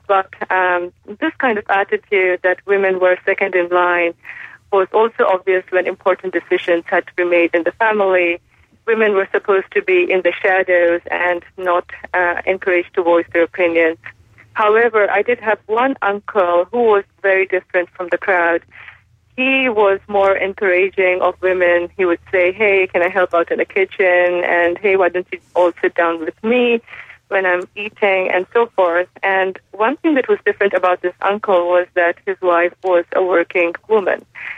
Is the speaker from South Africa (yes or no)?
no; India; So I was raised in India, and I noticed that, of course, in India we have a very strong tradition